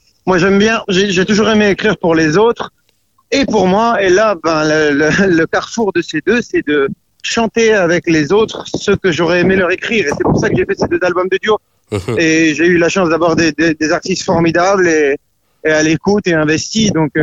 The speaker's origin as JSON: {"language": "French", "country": "Senegal", "tie": "born there", "said": "je suis né au Sénégal aussi. Je suis d'origine libanaise et je suis né au Sénégal."}